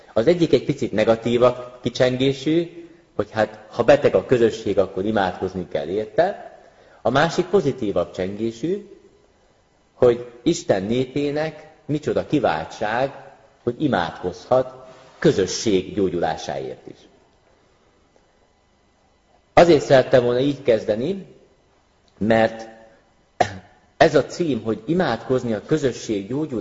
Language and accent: Hungarian; Tápiószőlős, Pest, Hungary; Amúgy pedig Tápió Szőlősről származom, Szegléd mellől egy kis faluból.